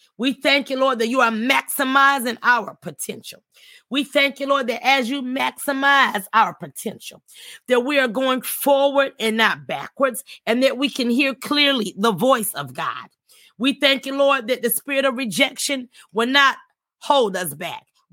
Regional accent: United States; born there; I was born in the United States. I have an accent.

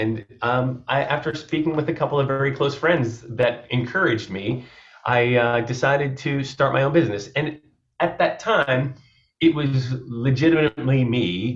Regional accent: New Jersey, United States; moved away as an adult; also born or lived in San Francisco; I ended up in San Francisco. I'm from New Jersey. I drove across the country after college with a buddy of mine.

